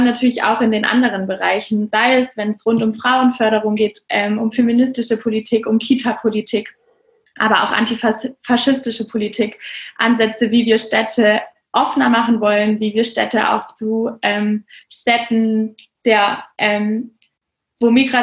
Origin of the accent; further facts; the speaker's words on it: Freiburg, Baden-Württemberg, Germany; Ich komme aus Freiburg.